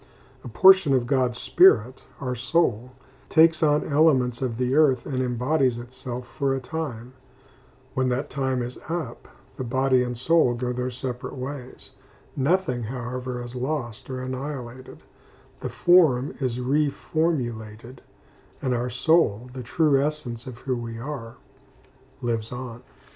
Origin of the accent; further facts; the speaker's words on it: Kansas, United States; There is geological evidence that my home state of Kansas was once a vast ocean